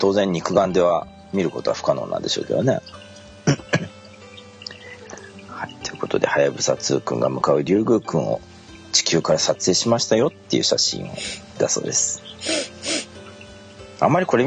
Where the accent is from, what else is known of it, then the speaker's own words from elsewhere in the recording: Osaka, Japan; born there; 僕は大阪生まれです。